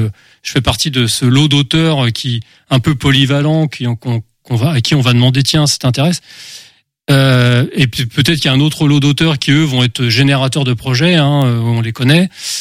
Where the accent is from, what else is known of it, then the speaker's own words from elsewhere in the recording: Angers, Pays de la Loire, France; Je suis d'origine angevine. Je suis habitant d'Angers depuis peu, mais j'ai vécu dans d'autres endroits.